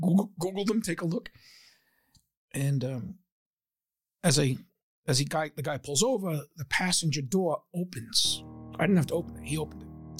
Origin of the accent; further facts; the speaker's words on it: Lincoln, Rhode Island, United States; I grew up in Lincoln, Rhode Island, which is just north of Providence and 6 miles from the Massachusetts border.